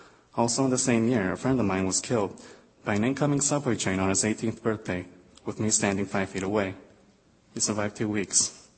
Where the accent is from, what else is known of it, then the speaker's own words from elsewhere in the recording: Seoul, South Korea; now in United States; Seoul, South Korea.